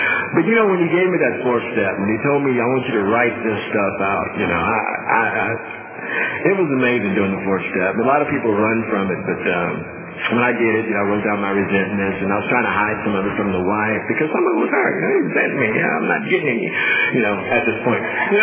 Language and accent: English; Mississippi, United States; Now, I'm from Mississippi, man.